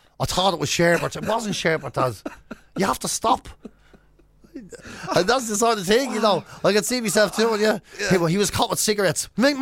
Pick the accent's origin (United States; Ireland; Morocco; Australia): Ireland; Finglas, Leinster; from Finglas.